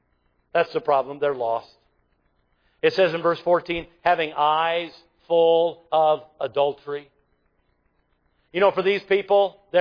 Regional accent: Michigan, United States; I grew up outside of Detroit, 1967, the Detroit race riots.

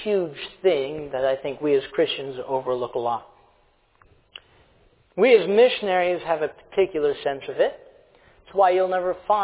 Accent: Brazil; I have both American citizenship and Brazilian citizenship. I grew up there in Brazil. I know the culture there.

